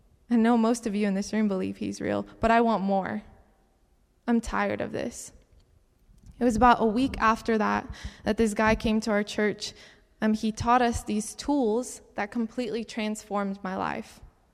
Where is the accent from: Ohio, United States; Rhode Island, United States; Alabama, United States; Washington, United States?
Ohio, United States; Cincinnati; also born or lived in Utica, New York; So just like Oleg said, I'm from Cincinnati, Ohio. My brother and I came all the way up here to New York. Actually, I was born in Utica, New York, for those of you who don't know. I was born here.